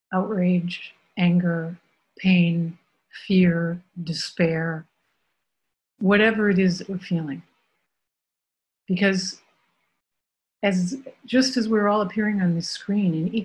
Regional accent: Minneapolis, Minnesota, United States; I grew up in Minneapolis. I lived there for the first 20 years of my life. I still have family there.

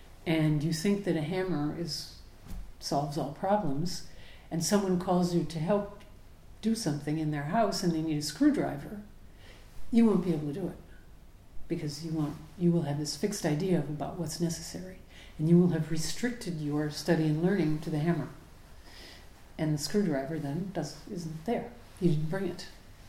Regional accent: United States; now in France; Of course, I'm an American cooking a French meal, but I've lived here so long that I'm probably as much French

